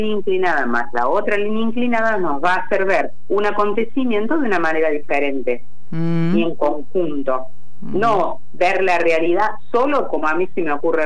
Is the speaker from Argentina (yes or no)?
yes; Argentina; nosotros en realidad creemos, y más si somos argentinos, que lo sabemos todo y que lo vemos todo